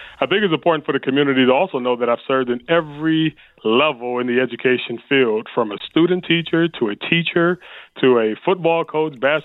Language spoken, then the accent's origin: English; Detroit, Michigan, United States; Born and raised in Detroit, Michigan. I'm a graduate of Detroit Public Schools.